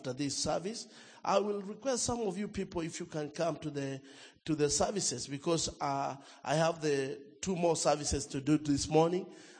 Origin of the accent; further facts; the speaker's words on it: Nakuru, Nakuru County, Kenya; I'm from Nakuru, Kenya.